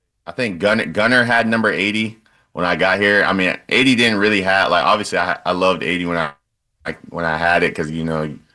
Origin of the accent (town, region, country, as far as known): Boston, Massachusetts, United States; born or raised there